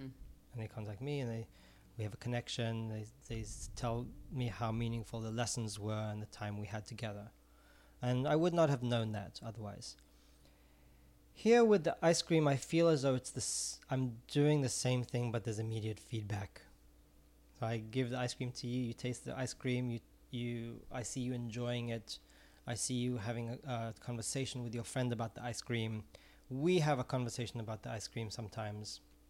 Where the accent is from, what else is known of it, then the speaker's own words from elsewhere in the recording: Israel; English is a second language; No, I'm originally from Israel.